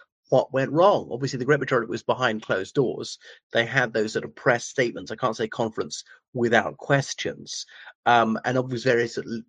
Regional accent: Ireland; from Ireland.

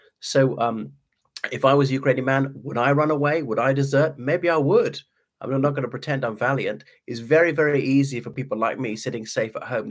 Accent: Ireland; everybody, so … from Ireland, welcome to my channel.

